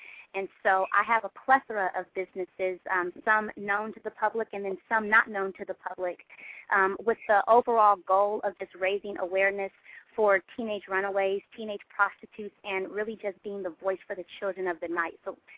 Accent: California, United States; I'm from the Bay Area, he's from the Bay Area

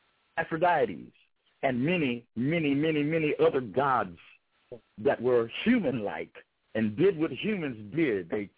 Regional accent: California, United States; But me being a Californian, I don't and cannot conceive how they culturally accept, speak, eat, live, because we live different.

